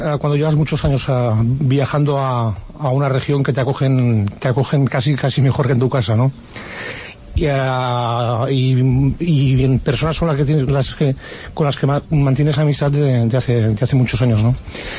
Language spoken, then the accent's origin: Spanish; Catalonia, Spain; cercano a mi tierra, ¿no? A Barcelona, ¿no?